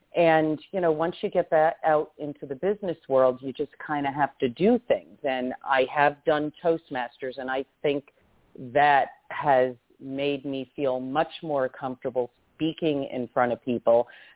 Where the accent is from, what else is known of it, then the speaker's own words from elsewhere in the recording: New Jersey, United States; also born or lived in New York City; now in Arizona, United States; I was born in New York City, in Greenwich Village. I grew up in New Jersey and West Milford and Ringwood, New Jersey, two very small towns.